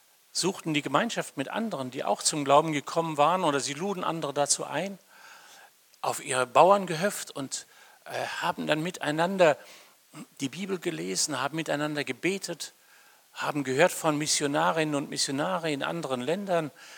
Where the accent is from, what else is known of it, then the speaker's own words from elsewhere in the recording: North Rhine-Westphalia, Germany; Ich bin gebürtiger Sauerländer, so durch und durch. Mein Dorf, von dem ich komme, hat nicht 500 Einwohner, sondern hatte vielleicht 15 Einwohner. Ein ganz kleines Gehöft im Sauerland.